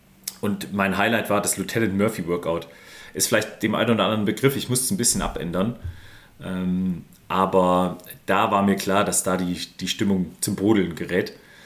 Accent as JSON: {"language": "German", "region": "Swabia", "country": "Germany", "said": "Als Schwabe ist es schon crazy."}